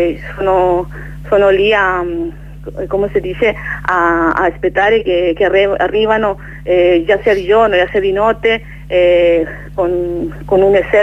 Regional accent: Chile; io particolarmente perché io sono cilena

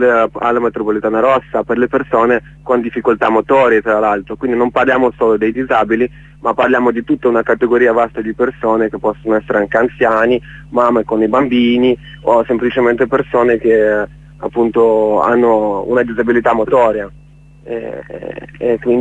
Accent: Russia; Italian is a second language; Non fa niente, perché sono russo e quindi capisco che a volte è difficile pronunciare il cognome mio

